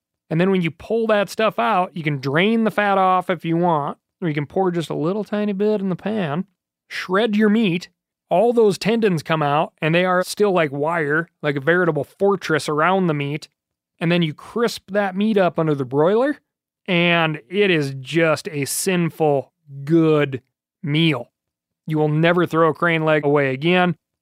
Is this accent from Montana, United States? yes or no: yes; Montana, United States; In fact, here in my home state of Montana, the Department of Wildlife just did a shameful act